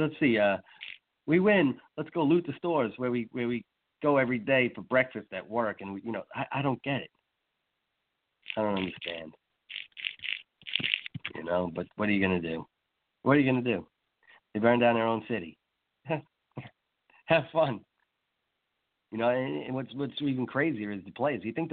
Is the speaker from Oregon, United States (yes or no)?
no; New York, United States; now in South; I'm from New York. Thank you guys every day for tuning in, but I'm a Southern boy now. I'm transplanted.